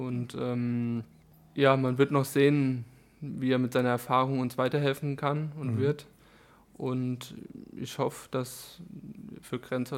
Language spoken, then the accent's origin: German; Worms, Rhineland-Palatinate, Germany; born there; wenn ich zu Hause bin, dann bin ich auch ab und zu nochmal in Worms und oder in Alzey zum Beispiel